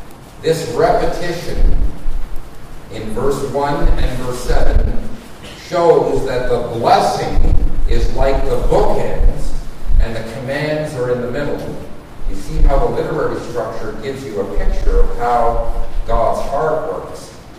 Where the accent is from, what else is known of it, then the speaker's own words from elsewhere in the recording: Edmonton, Alberta, Canada; also born or lived in Toronto; I'm a real Canadian. I grew up in school in Edmonton, Alberta, and I lived in Toronto for 25 years.